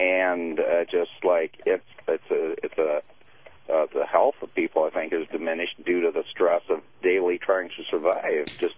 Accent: Lakeport, Michigan, United States; Well, I'm from North Lake Port, Michigan, by Port Huron.

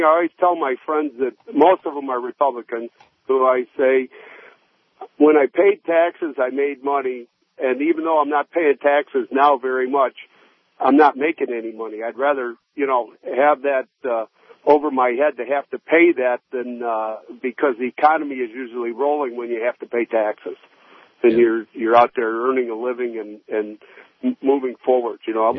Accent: Monroe, Michigan, United States; I'm from Monroe, Michigan.

